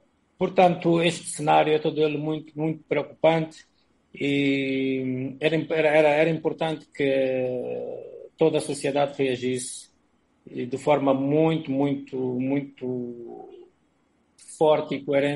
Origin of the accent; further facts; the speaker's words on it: Angola; tal como nós angolanos